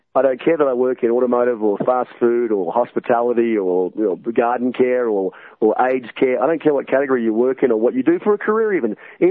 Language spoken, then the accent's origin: English; Australia; because we are Australian after all, so we don't mind a drink every now and then. So we lived in Florida for 12 months